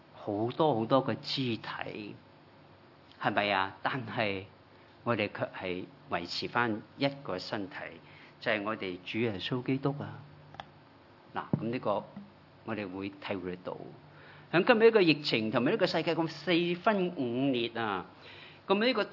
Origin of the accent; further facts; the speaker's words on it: Hong Kong; born there; 我係廣東人，係咪啊？嚇！我生於香港